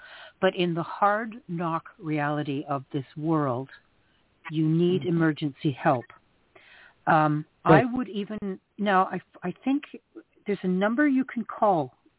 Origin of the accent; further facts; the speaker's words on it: Canada; See, I'm from Canada, so I'm not sure what the social services can do for you down there.